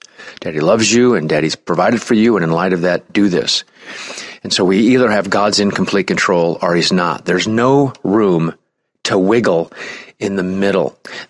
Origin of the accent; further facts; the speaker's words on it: Omaha, Nebraska, United States; I'm so mad at my mother and father for having me born and raised in Omaha, Nebraska with an awful public school